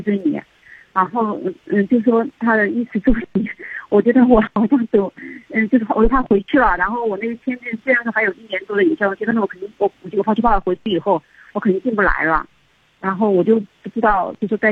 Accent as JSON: {"language": "Chinese", "town": "Wuhan", "region": "Hubei", "country": "China", "lives_now": "Australia", "said": "然后我是湖北人，就回武汉机票就取消了"}